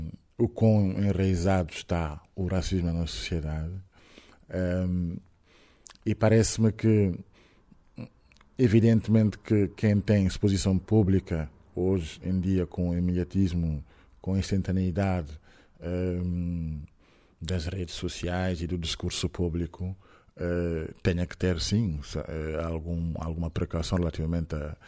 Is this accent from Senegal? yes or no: yes; Senegal; accent: Senegalese, Frenchified; O meu sotaque senegalês, afrancesado.